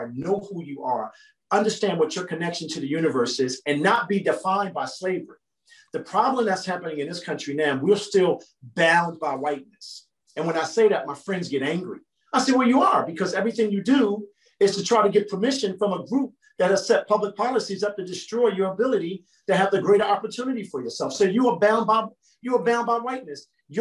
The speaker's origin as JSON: {"language": "English", "town": "Newark", "region": "New Jersey", "country": "United States", "tie": "born or raised there", "said": "I grew up in Newark, New Jersey."}